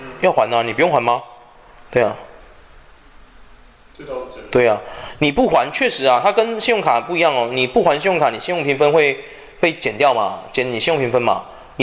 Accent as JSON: {"language": "Chinese", "country": "Taiwan", "said": "我们就先讲自己国家台湾就好了。你有没有发现我们台湾人 教小孩负责任这件事很难教到"}